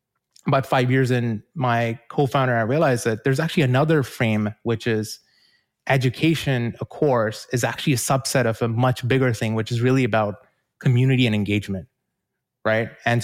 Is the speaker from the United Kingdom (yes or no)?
no; New Zealand; moved away as an adult; now in United States; I moved to the US from New Zealand to become an entrepreneur.